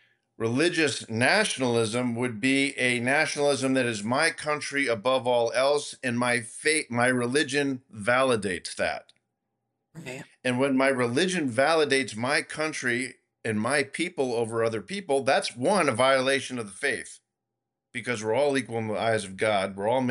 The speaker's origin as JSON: {"language": "English", "region": "Massachusetts", "country": "United States", "tie": "born or raised there", "also_born_or_lived": "Rhode Island", "said": "I grew up in Massachusetts and Rhode Island, and a Patriots fan too."}